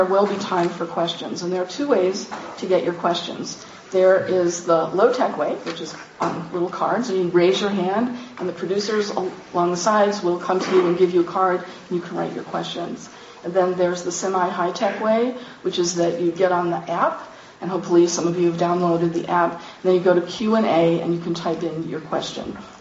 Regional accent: Philadelphia, Pennsylvania, United States; I'm from the Philadelphia area, so I kind of get this.

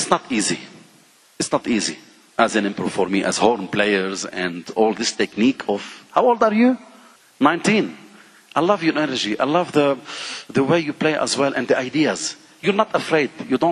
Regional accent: Lebanon; English is a second language; also born or lived in London, United Kingdom; well, I lived in England because I come from Lebanon.

